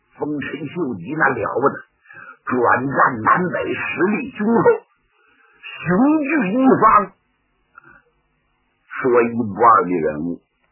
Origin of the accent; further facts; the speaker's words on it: Northeast China, China; 我们东北人85%以上都是山东和河北的老家，那祖籍都是那边，都是逃荒下关东到这边来的。